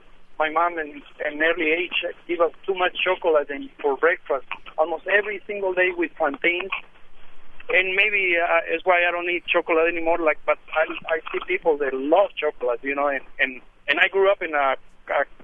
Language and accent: English; Chiapas, Mexico; And I'm from Chiapas, and nearby to a little town named Cacahuatan, which means the land of cacao.